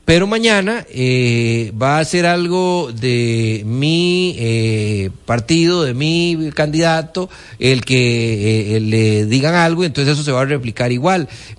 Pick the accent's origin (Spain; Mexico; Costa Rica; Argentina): Costa Rica; que tengamos la posibilidad nosotros como costarricenses de poder buscar